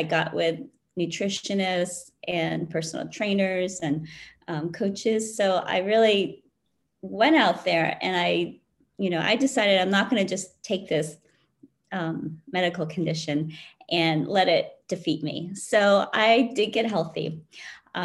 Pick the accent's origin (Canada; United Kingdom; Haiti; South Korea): South Korea; also born or lived in Wellesley, Massachusetts, United States; now in United States; I was adopted, well, I was born in South Korea and adopted to my family who are white American. They raised me in Massachusetts. So I grew up in outside of Boston in a community called Wellesley, Massachusetts.